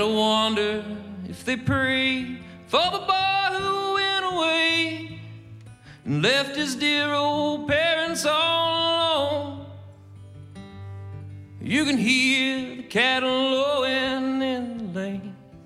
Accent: Paducah, Kentucky, United States; Well, I'm from Paducah. We got any Paducah folks out there?

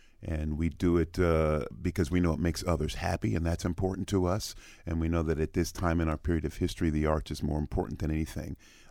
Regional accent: Georgia, United States; born there; also born or lived in Kentucky / Colorado / Minnesota; now in Columbus, United States; I was born in Georgia, lived in Kentucky, Colorado, Minnesota, everywhere. But I'm liking my 20-some years here in Columbus

